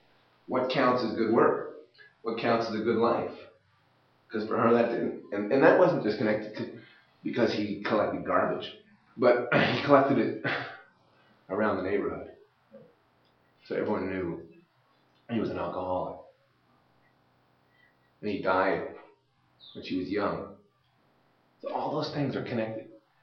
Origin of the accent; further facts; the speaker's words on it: Canada; I'm a parent, I'm a professor, I'm a member of a church, I'm a Canadian.